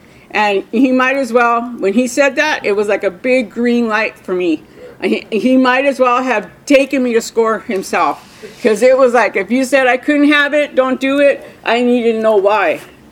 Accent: Montebello, California, United States; You know, I came from the East LA area. I was raised over here in East LA area, Montebello to be specific.

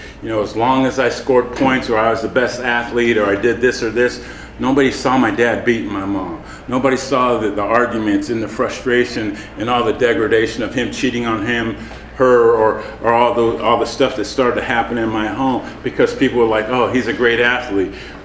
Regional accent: Citrus Heights, California, United States; For me, I'm from Sacramento, California. I grew up in Citrus Heights.

